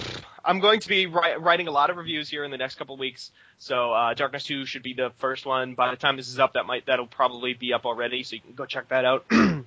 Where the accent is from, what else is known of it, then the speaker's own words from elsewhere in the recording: North Dakota, United States; Funnily enough, growing up in North Dakota, the only races I am familiar with are white and Wendigos.